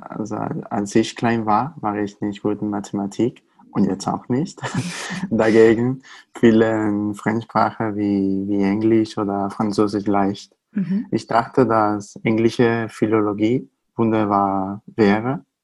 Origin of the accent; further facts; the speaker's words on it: Spain; German is a second language; Es gibt Fachwörter im Spanischen, das ich selbst als Spanier nicht kenne.